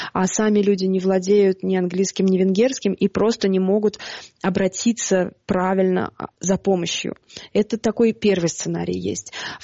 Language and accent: Russian; Moscow, Russia; now in Budapest, Hungary; Я москвичка, но я даже не уверена, что я могу так про себя сказать. Я уже 9 лет живу в Будапеште.